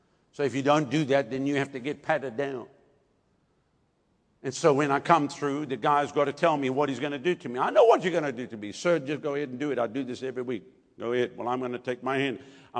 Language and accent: English; Texas, United States; I'm sorry for being Texan with you, but I mean, Lord have mercy.